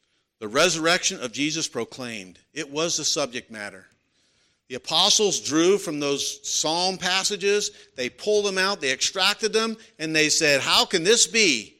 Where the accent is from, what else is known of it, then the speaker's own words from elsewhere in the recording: Pennsylvania, United States; The man who founded my home state of Pennsylvania said this